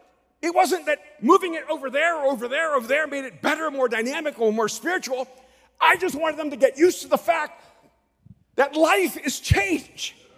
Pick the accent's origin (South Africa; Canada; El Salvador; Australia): El Salvador; I'm from El Salvador. I was about to go on a TV show for Telemundo. But because I don't speak Spanish with an accent, they didn't think I could speak Spanish.